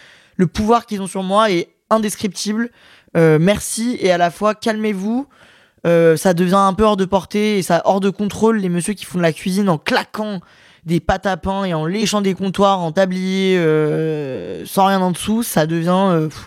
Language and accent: French; Lyon, Auvergne-Rhône-Alpes, France; il vient de chez moi à Lyon, à côté de Lyon.